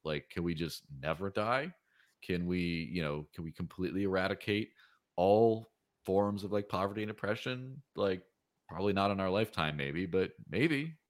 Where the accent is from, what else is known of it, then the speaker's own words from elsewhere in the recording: Mexico; so I grew up in Mexico, which is not an entirely first world country, right?